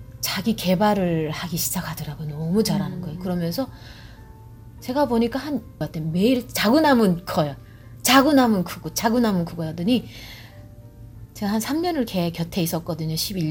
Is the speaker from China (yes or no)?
no; North Korea; 나는 이제 탈북자니까